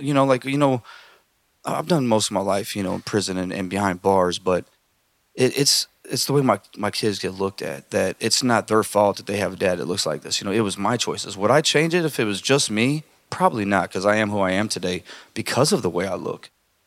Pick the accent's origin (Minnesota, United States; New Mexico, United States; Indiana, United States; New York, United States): Indiana, United States; Yeah, I mean, I grew up in Elkhart County. I mean, I grew up on the river with my grandparents